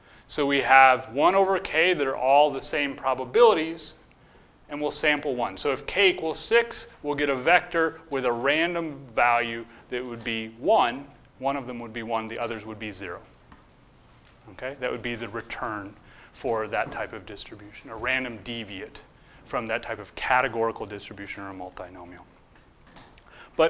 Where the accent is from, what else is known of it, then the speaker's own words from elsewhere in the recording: Germany; I grew up in Germany.